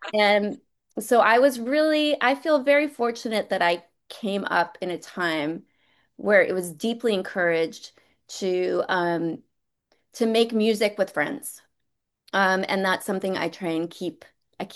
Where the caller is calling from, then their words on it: Los Angeles, California, United States; I'm coming in from Los Angeles, California.